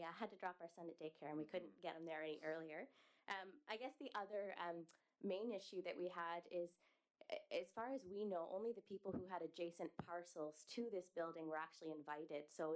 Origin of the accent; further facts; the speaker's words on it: Nova Scotia, Canada; now in Liverpool, Canada; I'm actually from the Eastern Shore.